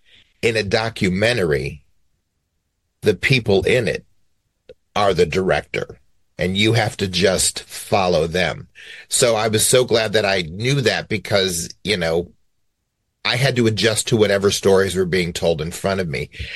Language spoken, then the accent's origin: English; Cleveland, Ohio, United States; I'm from Cleveland, Ohio. How many boys dance in Cleveland, Ohio?